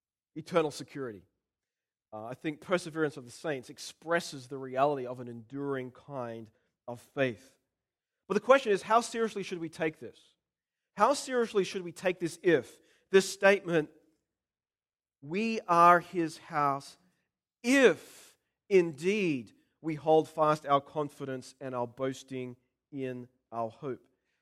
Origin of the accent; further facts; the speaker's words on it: Australia; You see, being an Australian means I say it. Saying it doesn't make me an Australian.